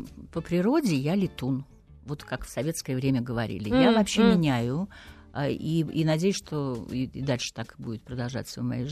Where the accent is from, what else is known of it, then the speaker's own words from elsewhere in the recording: Estonia; Поскольку я родилась и выросла в Эстонии, и первый раз попала в Москву, мне кажется, было там лет 17 или 16